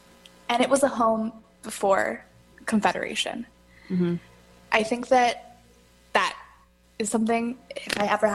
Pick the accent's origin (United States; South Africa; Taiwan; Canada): Canada; I'm so proud to be Canadian.